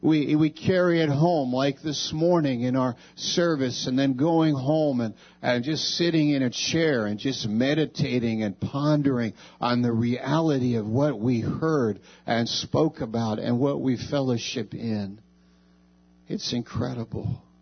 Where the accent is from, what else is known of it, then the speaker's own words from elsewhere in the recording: New York, United States; I'm from New York, but I'm up in Maine in the woods of Maine.